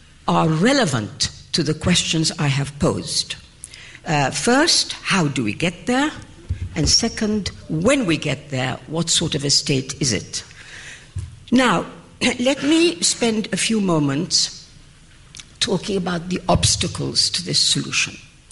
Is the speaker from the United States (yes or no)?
no; England, United Kingdom; I was brought up in Europe, as you know, or as you heard, and I was brought up in England